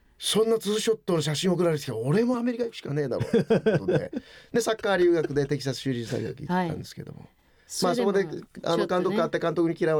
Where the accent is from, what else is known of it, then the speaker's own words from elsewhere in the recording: Okinawa, Japan; 私内縄沖縄出身の私で